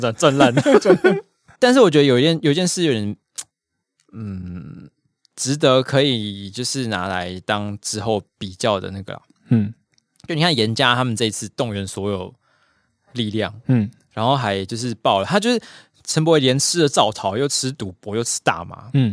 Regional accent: Taichung, Taiwan; now in Taipei, Taiwan; 所以我不能投台中，我就关心我家乡啊，我不能远东关心我家乡吗？我人在台北

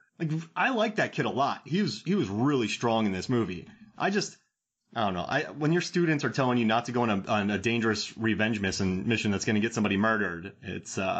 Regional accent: Hudson, United States; growing up in Hudson where we did, there's some good fights in our high school, there's a lot of scrappers where we came from.

